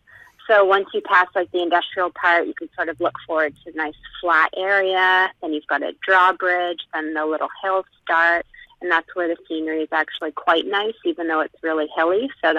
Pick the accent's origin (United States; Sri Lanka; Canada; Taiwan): Canada; Windsor, Ontario; I grew up in Windsor, and you never know what you're going to get at the end of March.